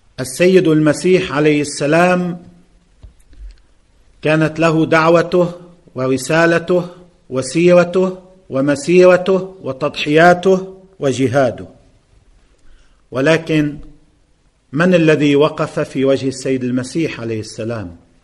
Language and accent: Arabic; Lebanon; سواء اتجاه ما يجري اليوم في منطقتنا أو ما يجري عندنا في لبنان